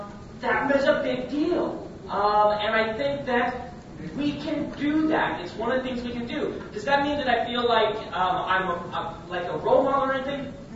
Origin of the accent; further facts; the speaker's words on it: Nebraska, United States; I grew up in Nebraska where I was the only LDS kid in my school other than my brother.